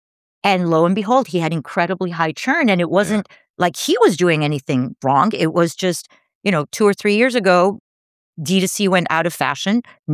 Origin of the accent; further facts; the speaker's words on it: Costa Rica; my dad's an entrepreneur, was an entrepreneur. I grew up in a very entrepreneurial household. I grew up in Costa Rica.